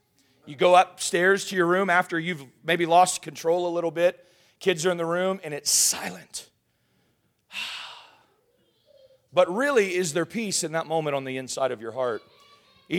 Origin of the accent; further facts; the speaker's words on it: Gulf Coast, United States; I could understand this growing up on the Gulf of Mexico, being in hurricane season.